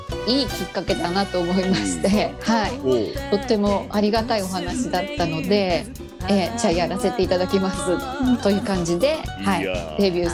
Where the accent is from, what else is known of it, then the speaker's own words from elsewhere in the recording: Sanmu, Chiba, Japan; 私はですね千葉県山武市というところの出身でして、観光大使の方もやらせていただいております